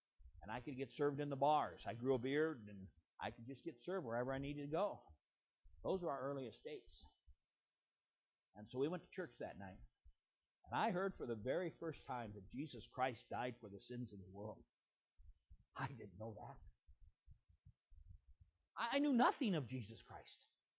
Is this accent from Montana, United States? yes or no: yes; Montana, United States; I was raised in Western Montana, the middle of five brothers